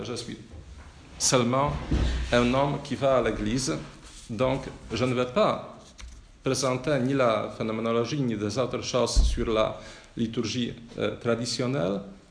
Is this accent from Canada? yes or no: no; Poland; French is a second language; Parce que chez nous, en Pologne, beaucoup ont dit